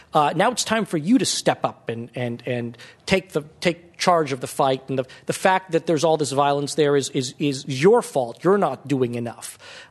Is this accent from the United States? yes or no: yes; United States; I, as an American journalist, I would announce myself as a correspondent from the Washington Post as an American